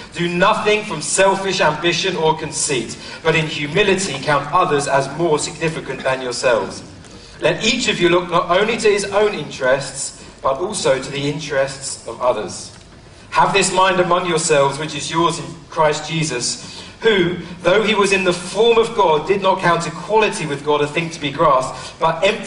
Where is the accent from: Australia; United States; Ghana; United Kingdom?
United Kingdom; you won't know if I take offence because I'm British.